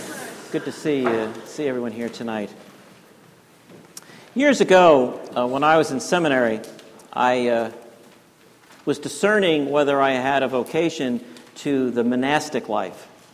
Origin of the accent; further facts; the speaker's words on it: Yonkers, New York, United States; I joked, I grew up in Yonkers, New York, an urban area. I wasn't familiar with agriculture or growing of fruit.